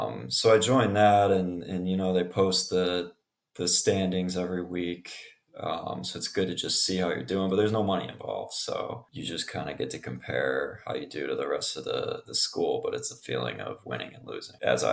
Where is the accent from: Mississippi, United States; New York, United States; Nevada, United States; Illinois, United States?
New York, United States; Buffalo; now in Philadelphia, United States; and I grew up in Buffalo, New York, but I'm now in Philadelphia, PA